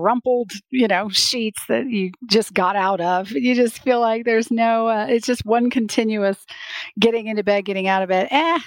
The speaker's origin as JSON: {"language": "English", "region": "Colorado", "country": "United States", "tie": "born or raised there", "said": "I grew up in the military, in a military family. My father is a retired colonel. So I was raised on the Air Force Academy"}